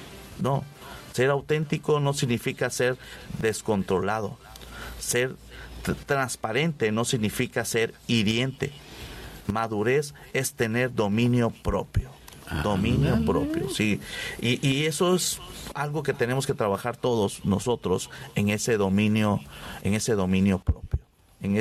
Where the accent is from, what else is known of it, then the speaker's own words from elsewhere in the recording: Sinaloa, Mexico; no justificar que yo soy así y yo soy de Sinaloa